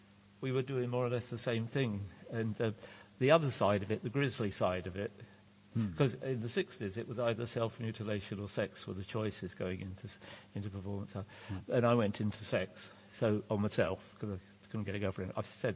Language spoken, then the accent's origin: English; Southall, London, United Kingdom; born there; I was born in Southall, and the next town over is Hayes